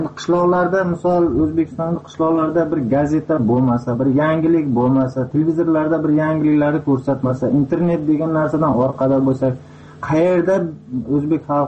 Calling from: Russia; Men Rossiyadan.

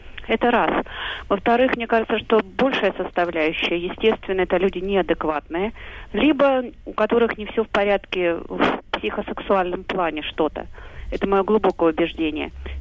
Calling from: Moscow, Russia; я звоню из Москвы.

